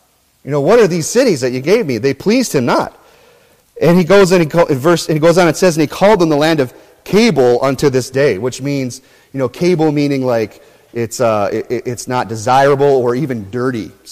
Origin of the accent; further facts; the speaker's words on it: Michigan, United States; also born or lived in South Dakota; You know, I'm from Michigan. You know, I grew up there. You know, South Dakota was the land of my nativity, but then I turned aside into the parts of Michigan later in life, right?